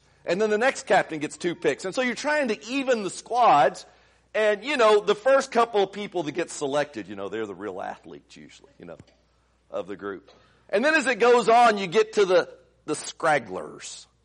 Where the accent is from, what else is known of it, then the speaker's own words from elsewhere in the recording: Indiana, United States; now in Texas, United States; I grew up in Indiana. I'm a Hoosier. Now, I've been a Texan longer than I was a Hoosier.